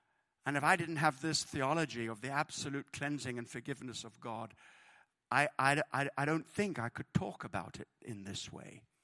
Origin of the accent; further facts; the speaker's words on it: United Kingdom; and I love, as a British person, I love the understatements of the Bible.